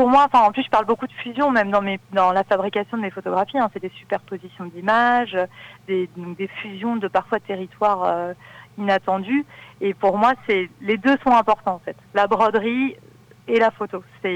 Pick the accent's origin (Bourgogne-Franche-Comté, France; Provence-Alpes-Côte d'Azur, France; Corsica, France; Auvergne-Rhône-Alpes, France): Corsica, France; le Cap Corse, qui est ma région d'origine et qui est un peu le point de départ de mes rêveries depuis mon enfance, depuis mon adolescence